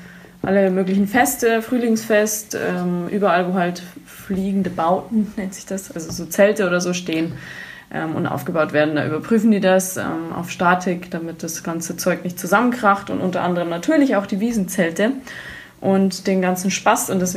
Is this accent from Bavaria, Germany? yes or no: yes; Munich, Bavaria, Germany; als Münchner